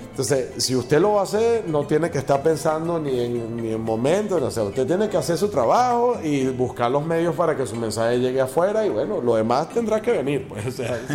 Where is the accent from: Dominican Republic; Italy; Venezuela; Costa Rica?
Venezuela; nosotros somos venezolanos